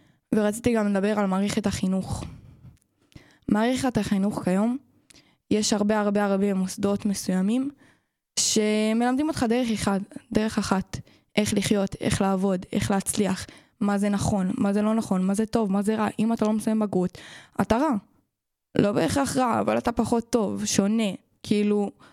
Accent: Ra'anana, Central District, Israel; אני בת 16, אני מרעננה.

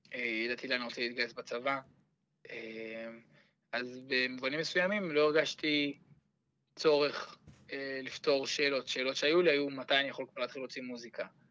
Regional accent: Jerusalem, Jerusalem District, Israel; אני ירושלמי.

